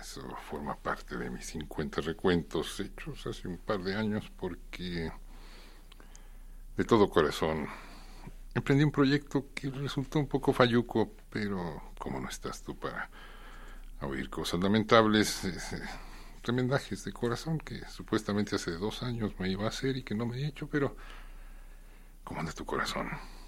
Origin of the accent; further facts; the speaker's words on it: Guadalajara, Jalisco, Mexico; Tapatío, confeso. Tapatío sorprendido